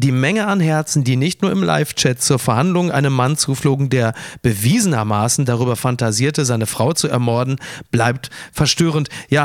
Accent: Castrop-Rauxel, North Rhine-Westphalia, Germany; ich komme aus Castrop-Rauxel

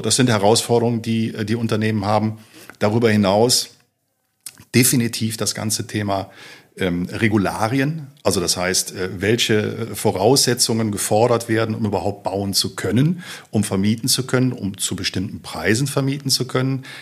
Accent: Rhineland, Germany; now in Kronberg, Germany; 50 Jahre alt, verheiratet, einen Sohn, gebürtiger Rheinländer, wohne seit nunmehr 15 Jahren in Kronberg am vorderen Taunus

